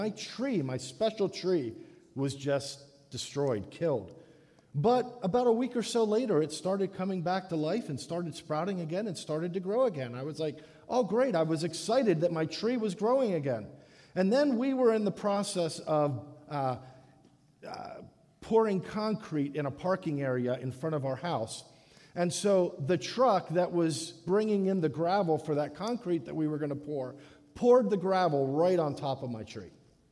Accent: Dominican Republic; the house that I grew up in the Dominican Republic.

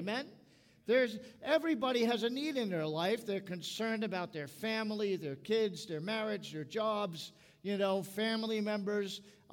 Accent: Brooklyn, New York, United States; accent: Brooklyn; you might detect my Brooklyn accent. And it comes out every now and then, especially when I have a cup of coffee that kind of comes out.

